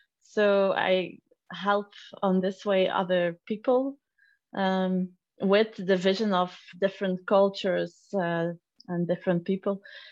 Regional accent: Belgium; I'm an entrepreneur from Belgium.

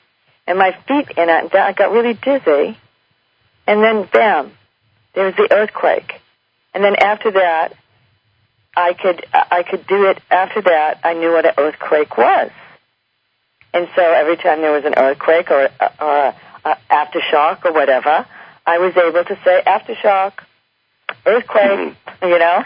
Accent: Boston, Massachusetts, United States; also born or lived in California; because I am from Boston, Massachusetts, okay?

